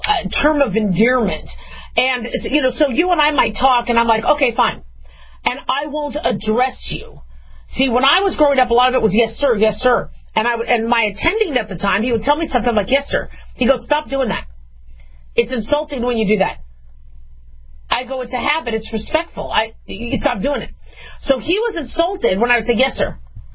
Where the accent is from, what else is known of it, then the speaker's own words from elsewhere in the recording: California, United States; I'm, you know, Southern Californian. Okay, well, I'm from Southern California, okay?